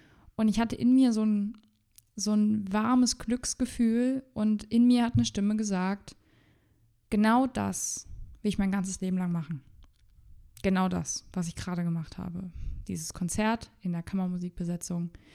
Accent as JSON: {"language": "German", "region": "Rhineland-Palatinate", "country": "Germany", "said": "Bei uns in Rheinland-Pfalz ist es G8,5, also da hat man halt 8,5 Jahre auf dem Gymnasium"}